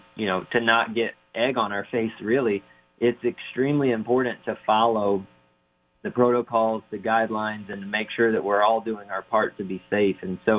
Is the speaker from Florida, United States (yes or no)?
yes; Florida, United States; And in growing up in Florida, bowling is awesome in the summer because it's so hot to do anything else outside.